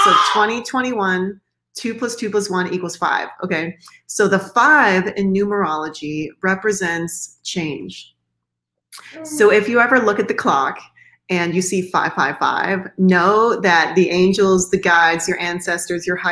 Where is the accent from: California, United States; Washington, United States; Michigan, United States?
California, United States; San Francisco Bay Area; I'm from the Bay, so we got the 415